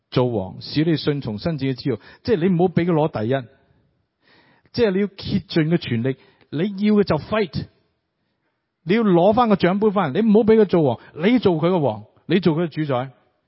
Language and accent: Cantonese; Hong Kong; 圣经我好早就背，头先嗰啲歌全部我识嘅，广东歌我香港人乜全部都识嘅。